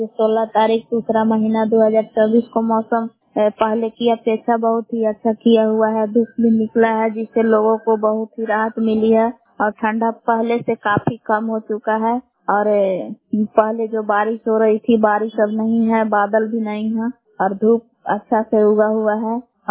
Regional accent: Balan, Bihar, India; ग्राम बलान जिला कैमूर बहुआ की निवासी हूँ।

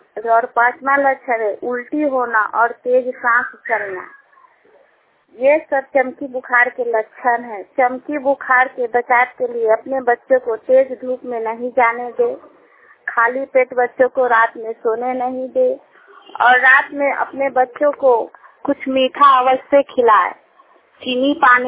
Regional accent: Susta, Bihar, India; मैं सुस्ता पंचायत के रहने वाली हूँ।

